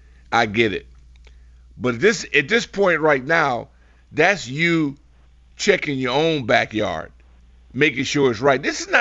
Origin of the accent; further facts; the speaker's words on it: Cherry Point, North Carolina, United States; born there; I was born in Cherry Point, North Carolina.